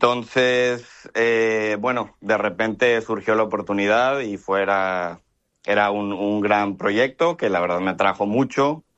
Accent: San Diego, California, United States; Yo soy originario de San Diego, California. Ahí nací.

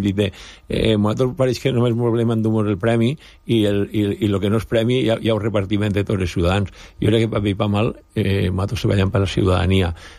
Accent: Altea, Valencian Community, Spain; ens hem agraït al meu poble, vull dir, que el poble d'Altea ja ha cregut en el nostre projecte

